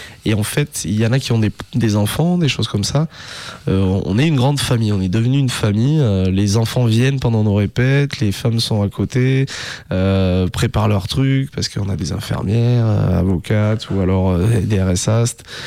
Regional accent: Rodez, Occitanie, France; je suis de Rodez à la base. Ça bouge beaucoup moins qu'ici.

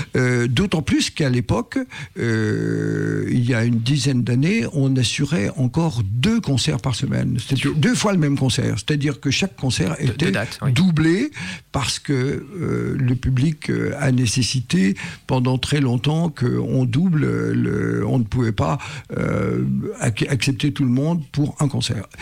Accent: Auvergne-Rhône-Alpes, France; moved away as an adult; now in Lyon, France; Moi, je suis issu de Haute-Savoie, je suis arrivé à Lyon pour mes études en 58.

